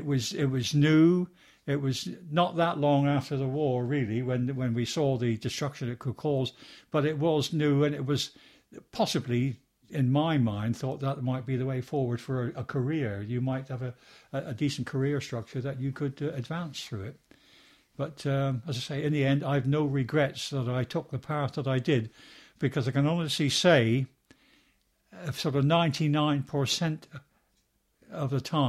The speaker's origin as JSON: {"language": "English", "town": "Plymouth", "region": "South West England", "country": "United Kingdom", "tie": "born there", "said": "And I was born on the 6th of May 1935 in Plymouth."}